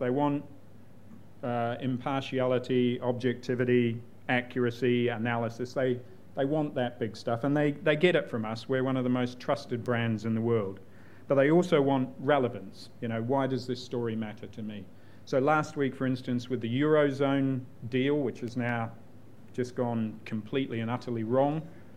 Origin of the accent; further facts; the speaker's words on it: New Zealand; I know nothing about football. I'm from New Zealand.